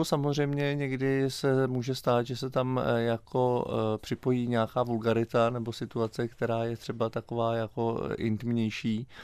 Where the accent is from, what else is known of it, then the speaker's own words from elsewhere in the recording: Havířov, Moravian-Silesian Region, Czechia; já k němu mám trochu blíž, protože jsem původně z Havířova.